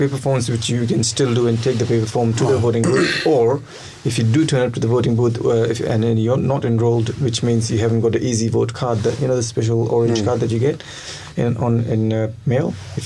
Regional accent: India; one of my favourite foods is actually, believe it or not, even though I'm Indian, is not Indian.

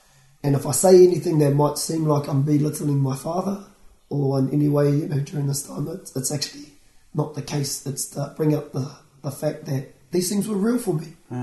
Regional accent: Hastings, Hawke's Bay, New Zealand; also born or lived in Whanganui; I hail from, I was brought up in Hastings, in Here Tonga, but I was born in Whanganui. So I was born on the west coast and raised in the east coast

